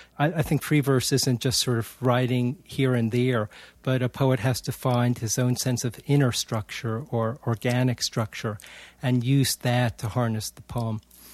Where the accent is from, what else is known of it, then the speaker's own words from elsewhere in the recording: China; English is a second language; when I was a teenager growing up in China, the one thing I wanted to do was to become a poet.